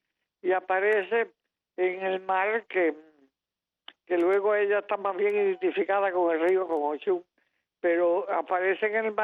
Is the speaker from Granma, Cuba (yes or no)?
no; Santiago de Cuba, Cuba; born there; En primer lugar, que yo nací en Santiago y aunque no pasé toda mi niñez ahí, bueno, pasé un par de años, cuando tenía de 10 a 12 años.